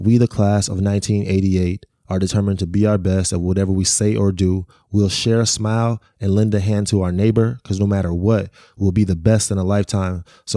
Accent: Waukegan, Illinois, United States; But I grew up in Waukegan. It's still under resourced. It's more isolated than I would say Chicago.

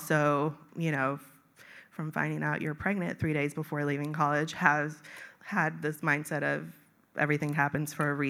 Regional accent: Seattle, Washington, United States; I grew up in the Seattle Schools District, and I feel like this is a full circle moment, because when I came, I was 6 years old.

